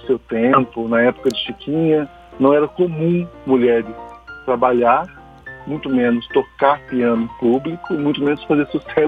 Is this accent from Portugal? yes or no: no; São Paulo, Brazil; born there; Sim, eu nasci em São Paulo, iniciei minha formação musical também lá em São Paulo.